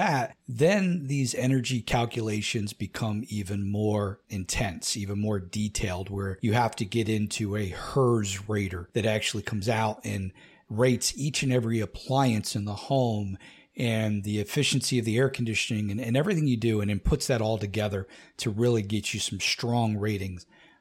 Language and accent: English; New Jersey, United States; You could probably tell I'm from Jersey, right? It's not water, it's water, right?